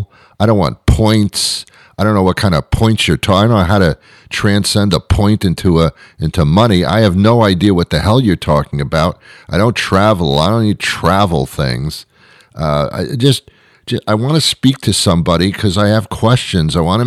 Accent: New York, United States; I was brought up in New York. I was brought up amongst all different people from all different countries, all different walks of life, all different cultures, all different cuisines.

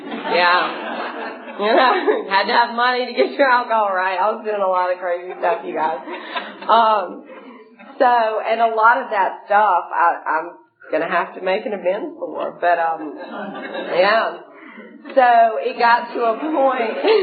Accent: Savannah, Georgia, United States; now in Atlanta, United States; So, and I'm from Savannah, so I went to a detox in Savannah

